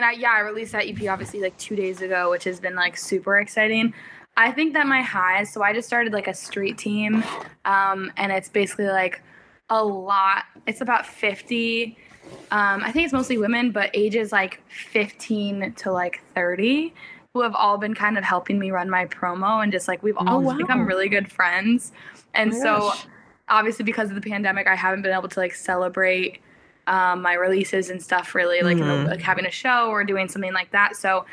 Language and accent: English; Hopkinton, Massachusetts, United States; I grew up in Hopkinton.